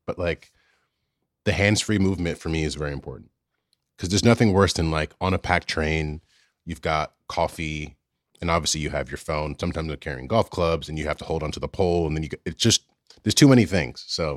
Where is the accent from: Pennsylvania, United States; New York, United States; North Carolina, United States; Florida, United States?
New York, United States; but then as a New Yorker, the convenience of the audiobook for the commute